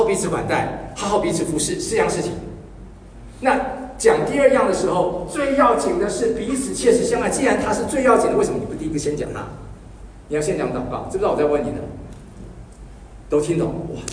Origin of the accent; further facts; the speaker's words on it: Taiwan; 我是从台湾来的背景，大家知道